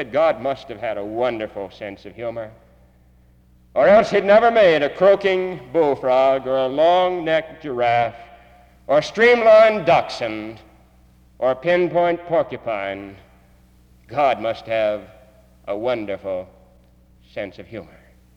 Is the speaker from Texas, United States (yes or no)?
no; Orlando, Florida, United States; I never will forget when I got to Mars Hill College, coming from Orlando, Florida, my hometown, 600 miles, first time away from home for any length of time